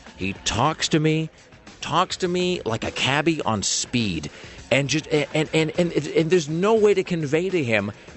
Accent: United States; Yesterday, I got the air conditioner cranked up because I'm an American

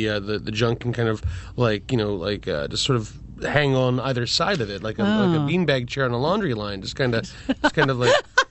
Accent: Pennsylvania, United States; I grew up in Pennsylvania, and we never had any kind of a naked bike ride.

